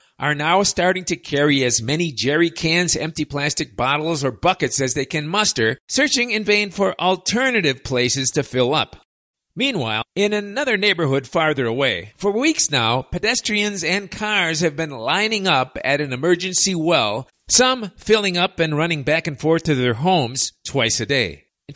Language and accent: English; Chicago, Illinois, United States; the usual fallback position when they hear I'm from Chicago, Chicago Bulls, and U.S. sports.